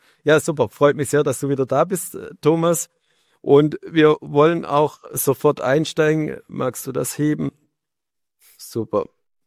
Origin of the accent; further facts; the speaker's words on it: Baden-Württemberg, Germany; accent: Swabian; deshalb auch mein schwäbischer Akzent. Ich bin ursprünglich auch aus der Nähe von Stuttgart.